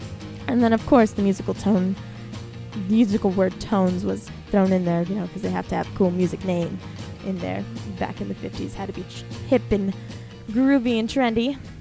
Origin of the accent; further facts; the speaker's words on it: Torrance, California, United States; SoCal, I'm from the South Bay in Torrance.